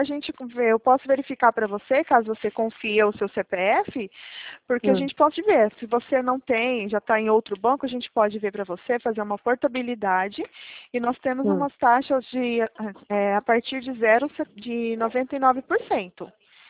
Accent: Campo Grande, Mato Grosso do Sul, Brazil; Eu sou daqui de Campo Grande, Mato Grosso do Sul.

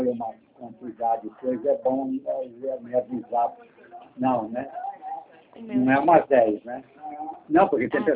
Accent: Araraquara, São Paulo, Brazil; eu sou de Araraquara, nasci em Araraquara.

